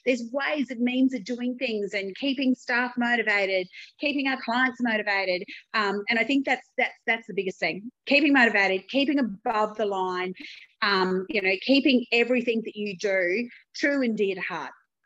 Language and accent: English; Rockhampton, Queensland, Australia; from Rockhampton in central Queensland.